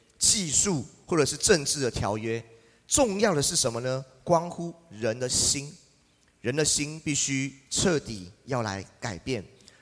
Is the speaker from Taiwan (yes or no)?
yes; Tainan, Taiwan; now in Pingtung, Taiwan; 台南是我的家乡，屏东是我现在所居住的地方，